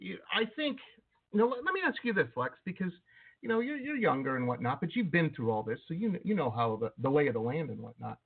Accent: Detroit, Michigan, United States; And I grew up in Detroit, so I'm used to bad

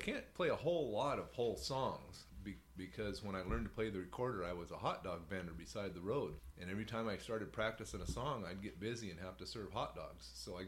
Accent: South Dakota, United States; Well, I grew up in South Dakota.

